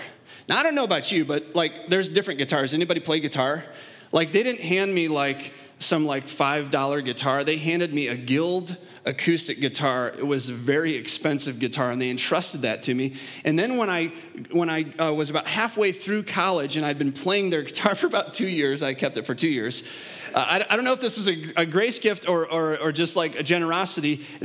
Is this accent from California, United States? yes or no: no; Moline, Illinois, United States; my local hometown. They were Young Life leaders in Moline. We talked yesterday, these guys are from my hometown area, I love that.